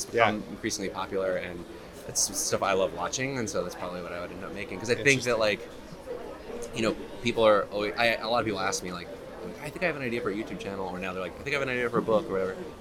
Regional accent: Miami, Florida, United States; I was growing up in Miami, nice.

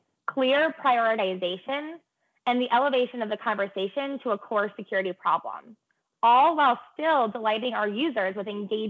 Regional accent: Michigan, United States; I'm just going to add on, I grew up in Michigan. I'm used to this type of response.

